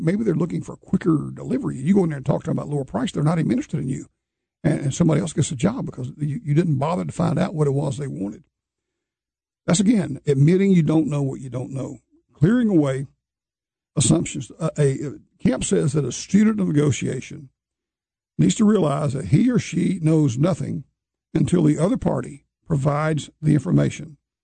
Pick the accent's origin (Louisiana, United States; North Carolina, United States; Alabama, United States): Alabama, United States; I grew up in Alabama, a story years ago about a party leader over there.